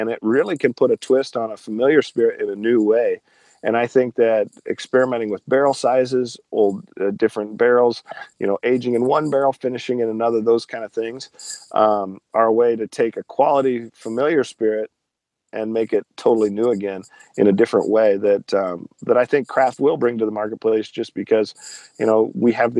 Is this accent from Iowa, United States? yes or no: yes; Iowa, United States; sometimes we have trouble getting people to understand that we're from Iowa, not from Mississippi.